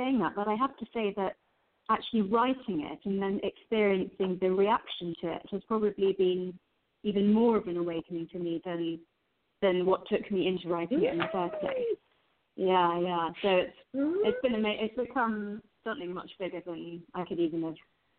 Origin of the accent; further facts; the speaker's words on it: London, United Kingdom; not really to do with the way that I wanted to live my life as a teenager growing up in London. You know, I thought it was an Indian thing or a Hindu thing